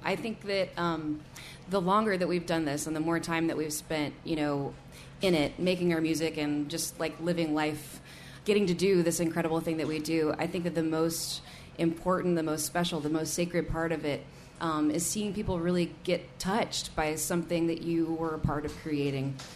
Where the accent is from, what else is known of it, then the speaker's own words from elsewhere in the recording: Florida, United States; also born or lived in Illinois / Arkansas; now in Brooklyn, United States; So I grew up in South Florida, and then I was also in Illinois, Arkansas.